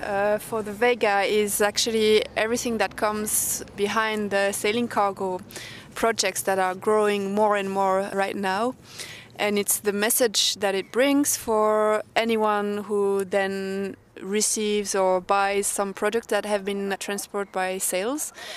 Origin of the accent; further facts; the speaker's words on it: Switzerland; I'm also from Switzerland.